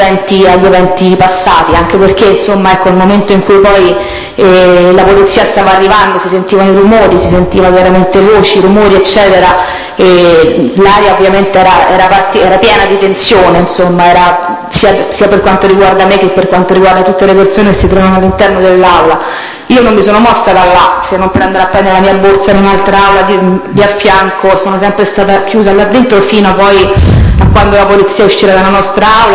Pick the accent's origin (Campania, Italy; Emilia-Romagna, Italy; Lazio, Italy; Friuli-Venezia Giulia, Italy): Lazio, Italy; Rome; born there; E sono nata a Roma il 29/4 del 69, vivo a Roma.